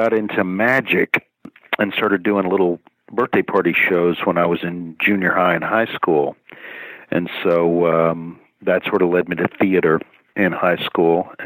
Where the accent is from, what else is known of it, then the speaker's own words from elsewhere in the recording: Dallas, Texas, United States; I grew up in Dallas, yeah, Dallas, Texas, yeah.